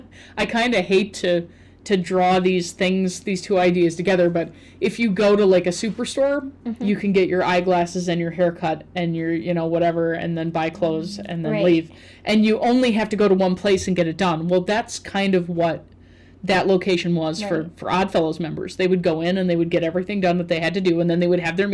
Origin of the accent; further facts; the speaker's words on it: Canada; And I'm from Canada, so like I don't know a lot about Wisconsin.